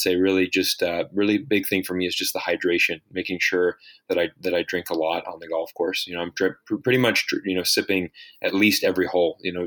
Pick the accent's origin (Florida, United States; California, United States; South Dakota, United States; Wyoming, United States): Florida, United States; also born or lived in China; growing up in Florida, I didn't really, wasn't exposed to lamb that much until I had moved to China.